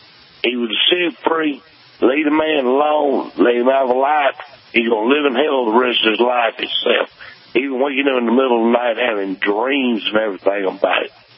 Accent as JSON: {"language": "English", "region": "Mississippi", "country": "United States", "said": "Even I'm from Mississippi."}